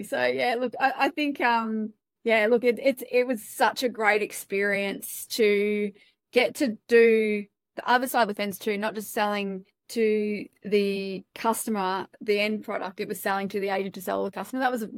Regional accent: Australia; accent: Australian; I talk quite fast and I'm very Aussie when I want to be.

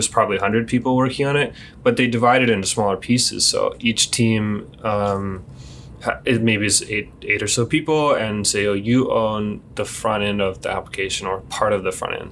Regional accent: Texas, United States; So I went from Tennessee to Texas. I'm from Texas. My family's all there. So I moved back home

